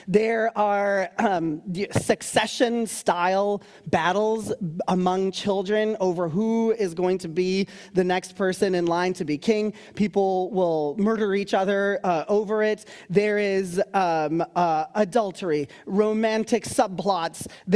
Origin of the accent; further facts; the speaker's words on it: United States; You know, I'm an American, so I have a history of my country being exactly on the opposite side of monarchy. I'm also of South Asian descent